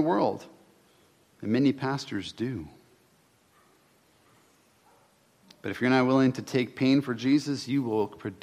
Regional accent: British Columbia, Canada; I'm a Canadian. Thank you very much. I have citizenship in this country. I went to university. I'm white. I grew up near Vancouver.

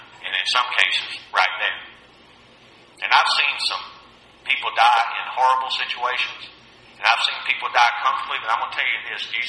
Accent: Pickens, South Carolina, United States; also born or lived in Travelers Rest / Williamsburg / Virginia Beach; now in Winnsboro, United States; I grew up in Pickens, South Carolina. The metropolis of Pickens, South Carolina. And then we upgraded and moved to Trappers Rest, South Carolina. And now I'm in Winsboro, so by way of Williamsburg and Virginia Beach.

